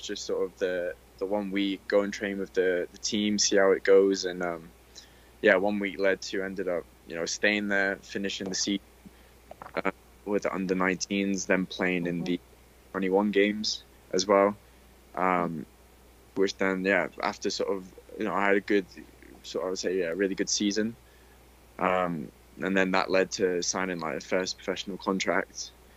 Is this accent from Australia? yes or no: no; England, United Kingdom; growing up in England playing for MK Dons